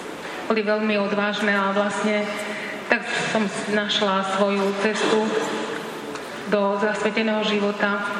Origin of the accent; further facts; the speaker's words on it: Továrniky, Nitra Region, Slovakia; Do tohto chrámu som chodila od detstva. Pochádzam z filiálky Továrniky.